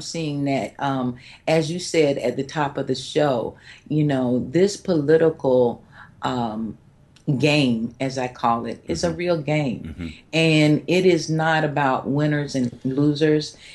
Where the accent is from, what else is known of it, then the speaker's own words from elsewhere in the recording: United States; However, because I am an American, I believe in the safety and viability of our troops